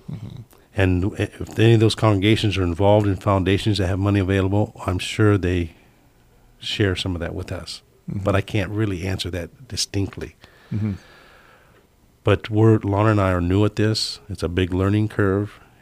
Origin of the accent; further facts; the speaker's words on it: Iowa, United States; I grew up in Iowa.